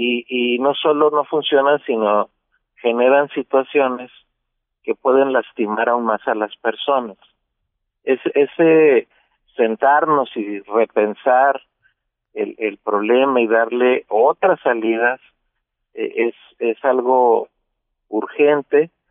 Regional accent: Mexico; que por cierto el 30% de esa cantidad somos mexicanos.

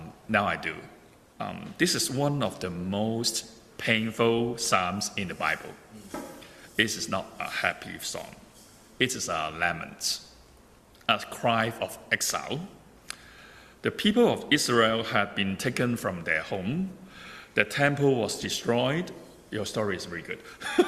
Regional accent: Hong Kong; I'm from Hong Kong.

